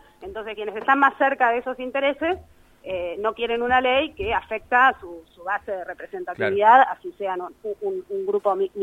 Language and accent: Spanish; Buenos Aires Province, Argentina; yo provengo de la provincia de Buenos Aires, y donde gran parte del territorio hay humedales